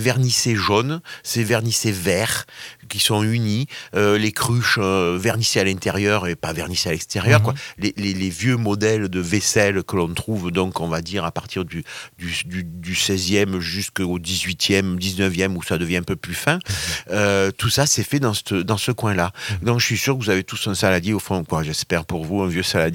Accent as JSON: {"language": "French", "region": "Provence-Alpes-Côte d'Azur", "country": "France", "said": "On va dire qu'on est Marseillais, ouais, donc ouais."}